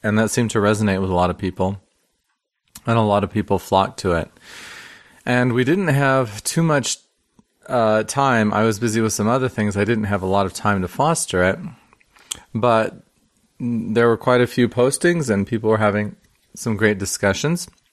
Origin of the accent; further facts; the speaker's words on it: Ogden, Utah, United States; born there; also born or lived in Salt Lake City; because I recently came back to Salt Lake, and I was born in Ogden originally, after living abroad for 15 years.